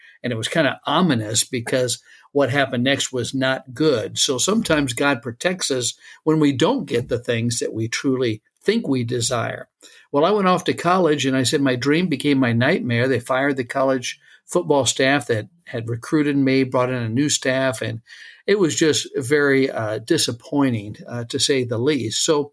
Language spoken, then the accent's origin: English; Iowa, United States; And I grew up in Iowa, rural Iowa, most of the time. My parents were both teachers, educators. We traveled a little bit.